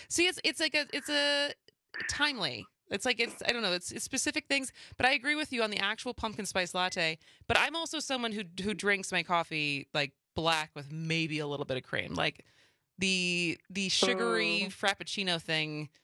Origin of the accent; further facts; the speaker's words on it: Madison, Wisconsin, United States; I grew up in Madison, and it's a lot more humid in Madison than it is in Milwaukee